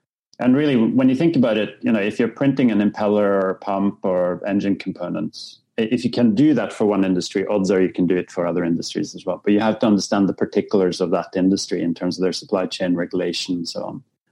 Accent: Norway; now in United States; I'm from Norway originally.

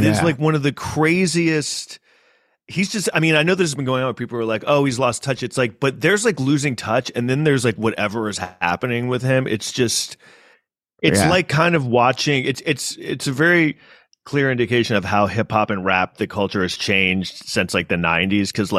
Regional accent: New York, United States; I mean, I grew up in New York, so

